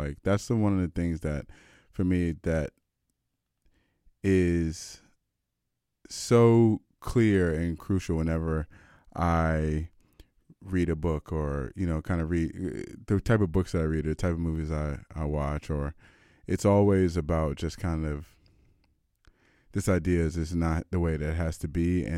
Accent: United States; I'm American, so when I think about Thanksgiving, I think about from the American context.

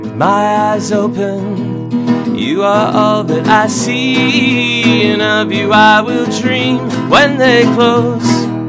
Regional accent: Burnaby, British Columbia, Canada; I'm from here, from Burnaby.

